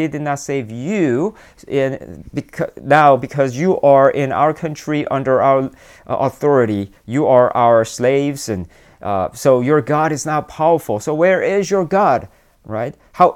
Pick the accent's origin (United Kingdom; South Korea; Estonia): South Korea; I remember, you know, when I grew up in Korea, I went to college in Korea